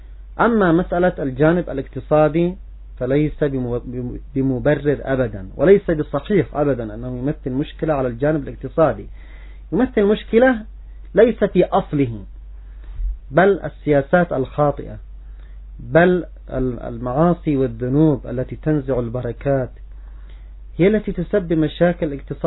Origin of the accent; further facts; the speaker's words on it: Yemen; عندنا في اليمن كذلك تتسع بلدنا، يتسع لأعداد هائلة جدا